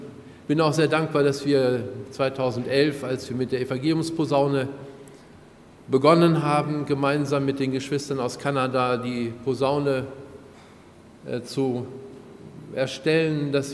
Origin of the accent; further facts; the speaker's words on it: Germany; born there; meine Frau heißt Angelika. Ich bin da in Deutschland geboren und wohne in Gifhorn.